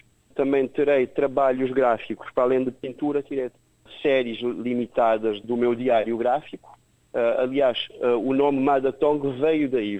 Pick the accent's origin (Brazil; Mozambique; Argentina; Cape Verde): Cape Verde; Praia, Santiago; moved away as an adult; also born or lived in Lisbon, Portugal / United States; now in Australia; Nasci na cidade da Praia, em Santiago de Cabo Verde, onde vivi até 20 e tal anos, e depois vivi em Lisboa alguma parte da minha vida. Vivi também alguma parte da minha vida nos Estados Unidos.